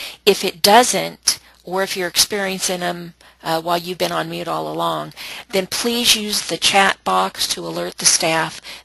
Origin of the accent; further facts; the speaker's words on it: Florida, United States; from Florida